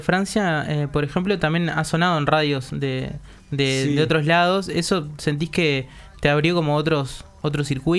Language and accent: Spanish; Uruguay; nosotros en Uruguay, ¿en qué escala de BPMs nos pondrías?